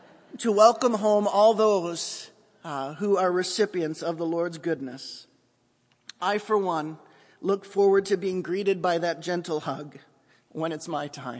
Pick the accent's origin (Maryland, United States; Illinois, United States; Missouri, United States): Illinois, United States; Chicago; I grew up in Chicago, so I'm a big Cubs fan